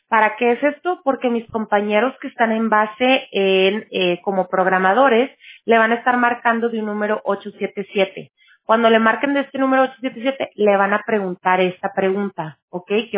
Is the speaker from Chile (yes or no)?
no; Tijuana, Baja California, Mexico; also born or lived in Mexicali; La verdad crecí en Tijuana. Pero sí debo de decir que mi nacimiento...